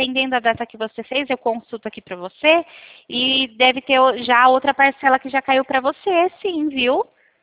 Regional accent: São Carlos, São Paulo, Brazil; eu sou de São Carlos, aqui em São Paulo.

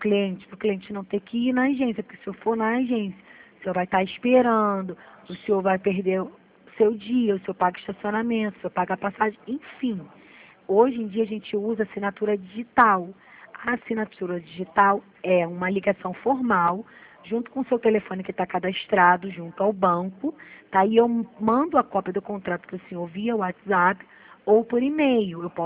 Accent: Duque de Caxias, Rio de Janeiro, Brazil; Eu sou de Caxias.

